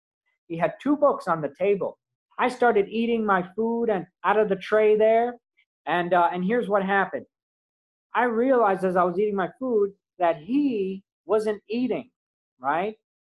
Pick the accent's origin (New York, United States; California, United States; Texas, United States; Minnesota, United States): New York, United States; And naturally, as a New Yorker, I was dressed better than the vast majority of them. I remember thinking, I know, I'm the best. I came here from New York.